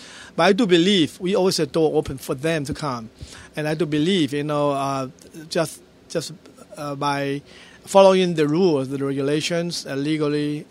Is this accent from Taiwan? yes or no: yes; Taiwan; moved away as an adult; now in New York City, United States; I was born in Taiwan, and I grew up there. And then in late 1970s, 76, I came to this country, New York City, to continue my advanced study.